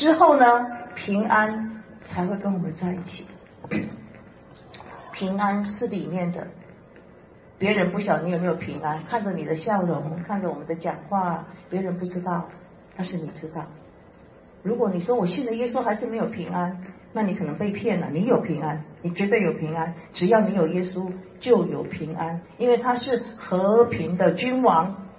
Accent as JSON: {"language": "Chinese", "country": "China"}